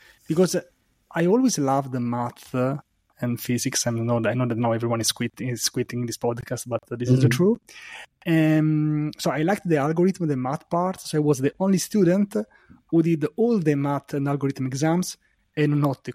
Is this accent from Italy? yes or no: yes; Rome, Lazio, Italy; developer advocate at DailyDev. I'm from Rome, Italy.